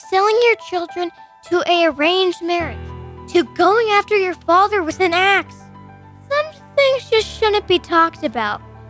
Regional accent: Norway; I am pretty much from Norway.

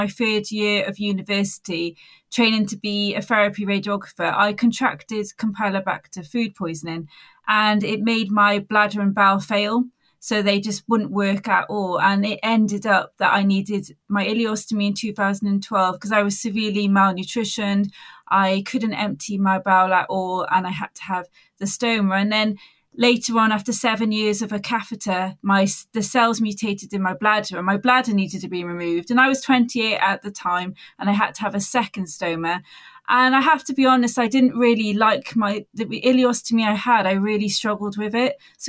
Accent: Wales, United Kingdom; now in Bournemouth, United Kingdom; I am 36 years old and I'm originally from Wales, but I've kind of lost my accent, so it's not really very well sounding. It's a bit of a Dorset twang in there because I'm currently living in Bournemouth.

